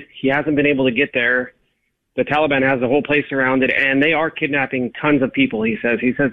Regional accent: California, United States; I'm from California.

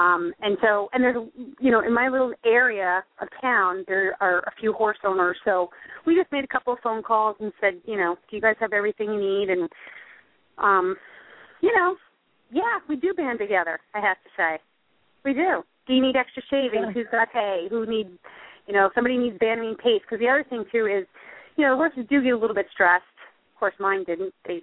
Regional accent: New York, United States; My hometown in New York, in Rockland County, just completely flooded, trashed.

